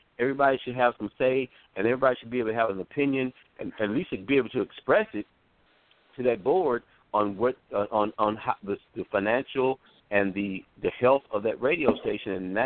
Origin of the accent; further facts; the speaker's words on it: the South, United States; as an African American who had 55 years of growing up in the South and then growing up and then moving here